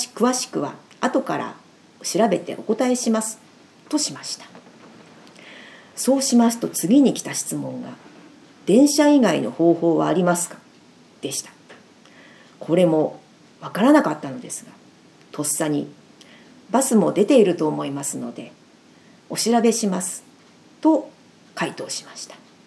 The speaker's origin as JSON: {"language": "Japanese", "region": "Toyama", "country": "Japan", "tie": "born or raised there", "said": "私は富山出身で飛騨高山へはアクセスがよく、"}